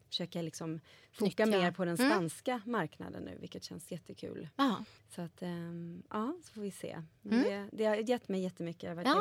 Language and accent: Swedish; Madrid, Community of Madrid, Spain; born or raised there; also born or lived in Bogotá, Colombia